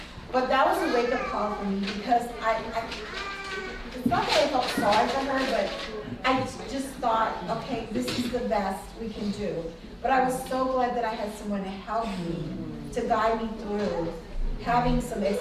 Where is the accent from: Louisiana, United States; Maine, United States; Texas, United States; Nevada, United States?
Louisiana, United States; I say make groceries. I'm from Louisiana. Make groceries.